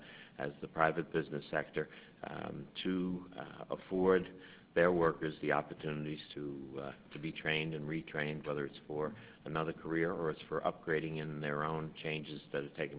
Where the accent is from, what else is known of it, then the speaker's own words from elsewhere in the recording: New York, United States; I come from New York and have a long history of being very active politically